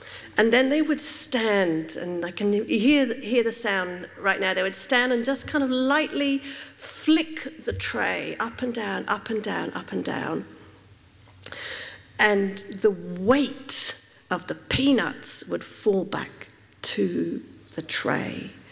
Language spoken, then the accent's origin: English; Uganda; I was brought up in Uganda